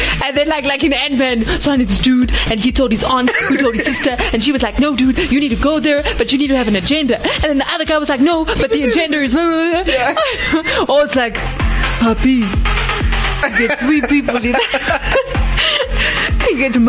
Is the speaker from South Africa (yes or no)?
yes; South Africa; Maybe you agree with me, maybe you don't, but as a South African.